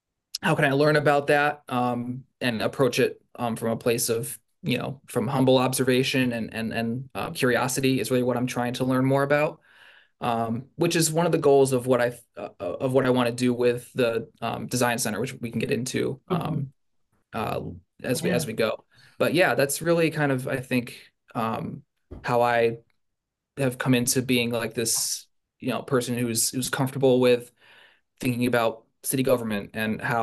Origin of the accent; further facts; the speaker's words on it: Pittsfield, Massachusetts, United States; I mean, it all started, I grew up here in Pittsfield, went to Egremont, to Herberg, and to PHS, and graduated 2011.